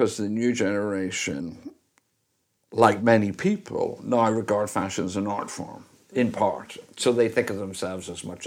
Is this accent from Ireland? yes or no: yes; Ireland; now in Paris, France; I'm an Irishman, lives in Paris, it's my home.